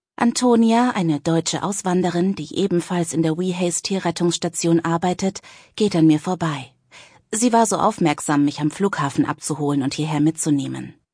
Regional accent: Cologne, North Rhine-Westphalia, Germany; Meine Heimat Köln in Deutschland habe ich für ein Auslandssemester verlassen

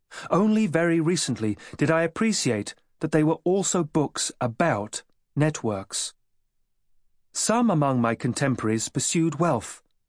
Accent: United Kingdom; But as a British citizen, I could not even vote in that election.

